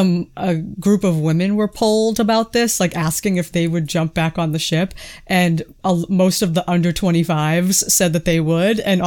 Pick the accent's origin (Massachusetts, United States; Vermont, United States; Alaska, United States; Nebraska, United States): Massachusetts, United States; Boston; accent: Boston; That's my Boston accent right there.